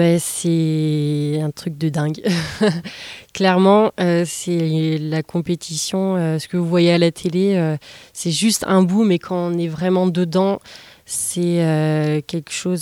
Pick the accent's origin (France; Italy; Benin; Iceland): France; Pays de la Loire; now in Rennes, France; Je suis originaire de la Vendée et je m'entraîne au quotidien en Bretagne, plus précisément à Rennes.